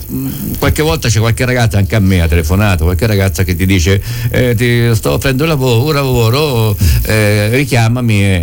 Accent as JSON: {"language": "Italian", "region": "Umbria", "country": "Italy", "said": "Siamo dell'Umbria verde, siamo forse il comune più verde di tutta quanta l'Umbria."}